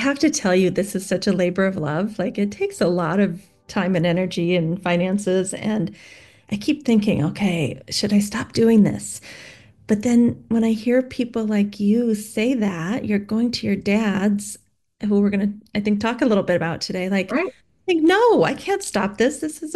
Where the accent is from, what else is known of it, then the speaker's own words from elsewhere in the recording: Minnesota, United States; I love knowing because I'm in Minnesota.